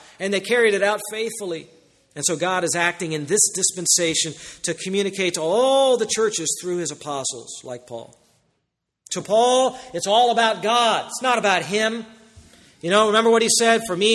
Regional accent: United States; I beat my chest. I'm American.

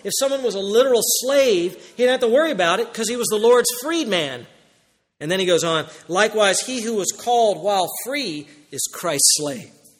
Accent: United States; I beat my chest. I'm American.

